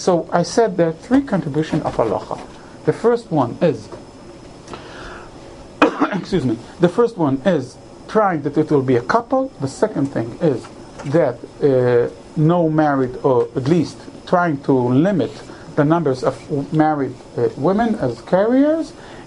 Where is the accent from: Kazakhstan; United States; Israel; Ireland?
Israel; Haifa, Haifa District; You remember I'm from Haifa. The girl from Haifa.